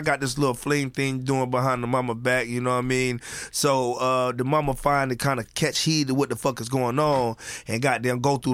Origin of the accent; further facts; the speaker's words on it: Fayetteville, United States; So it's the local rapper in my city. I'm from Fayetteville, by half the West Side.